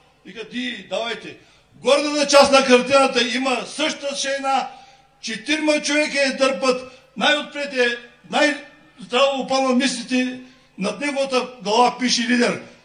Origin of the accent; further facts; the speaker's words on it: Ludogorie, Bulgaria; съм етнически турчин от Делиурмана, от Лудогорието.